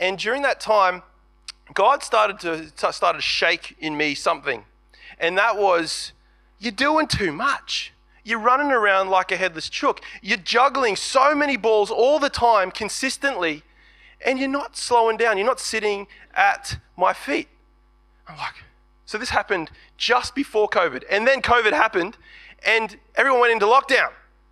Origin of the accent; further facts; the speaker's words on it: Gold Coast, Queensland, Australia; So I'm from the Gold Coast. I've been on the Gold Coast.